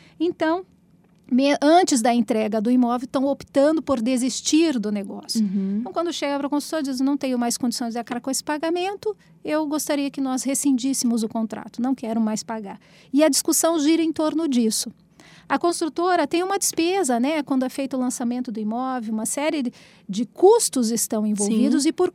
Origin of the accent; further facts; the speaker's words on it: Brazil; até como um bom brasileiro, a gente não tem o costume de ler, né?